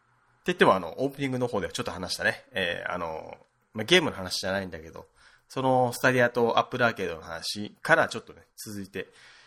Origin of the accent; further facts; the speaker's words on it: Okinawa, Japan; 僕実家、まあ沖縄なんだけど、沖縄の土田舎の方なんだけど、